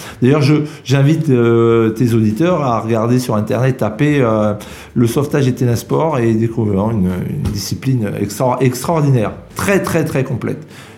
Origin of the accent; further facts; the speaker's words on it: Auvergne-Rhône-Alpes, France; born there; also born or lived in Toulouse, France; Je viens de Toulouse, où j'y ai travaillé pendant 24 ans. Mais je ne suis pas originaire de Toulouse, je suis né en Auvergne.